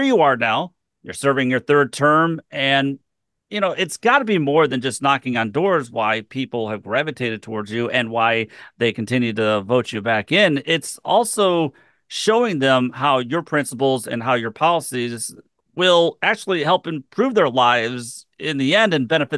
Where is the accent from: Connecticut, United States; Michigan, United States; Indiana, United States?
Michigan, United States; Redford Township; And growing up in Redford Township myself years ago